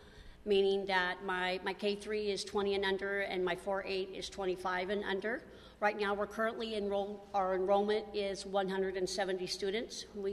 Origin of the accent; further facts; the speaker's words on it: California, United States; Myself, I was born and raised in Oliver, so I've attended all of the schools in that area, from Ella right on up through Yuba Gardens to Marysville to Lyndhurst. So I've been a longtime resident of Yuba County for about 47 years